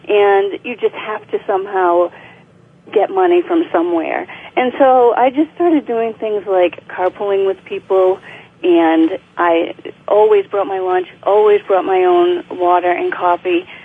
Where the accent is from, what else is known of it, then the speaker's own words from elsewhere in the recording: Rhode Island, United States; now in New Hampshire, United States; I'm originally from Rhode Island, but I live in New Hampshire right now in the White Mountains.